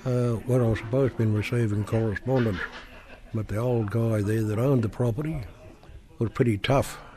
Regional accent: White Cliffs, New South Wales, Australia; born there; I was born in Whitecliffe on 12th of June 1934, which will make me 75 years of age on the 12th of June next month.

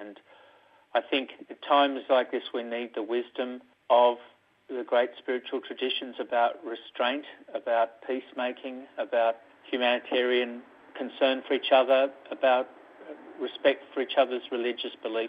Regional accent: Lakemba, New South Wales, Australia; One is I grew up in Lakemba.

